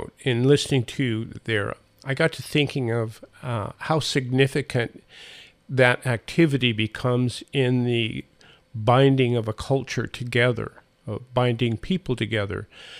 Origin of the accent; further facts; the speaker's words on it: Montana, United States; And, you know, boy, when I was raised in Montana, that's what people did.